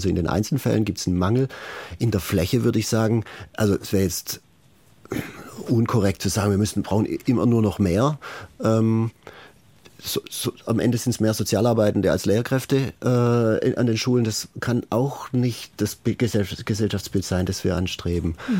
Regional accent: Stuttgart, Baden-Württemberg, Germany; Also ich komme aus Stuttgart.

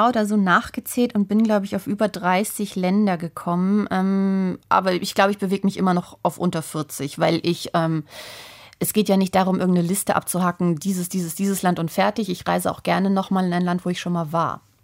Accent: Hamburg, Germany; now in Berlin, Germany; Ich komme ja eigentlich aus Hamburg, wohne in Berlin.

